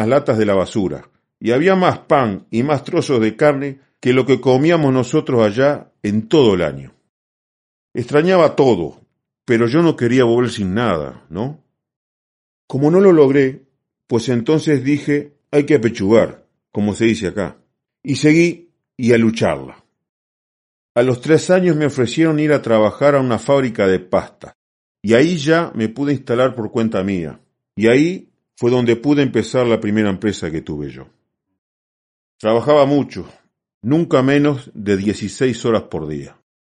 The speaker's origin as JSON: {"language": "Spanish", "region": "Galicia", "country": "Spain", "moved": "as an adult", "lives_now": "Uruguay", "said": "Yo soy gallego de los gallegos de verdad. Tengo 84 años. Entonces, imagínate, me vine con 26 años y a luchar."}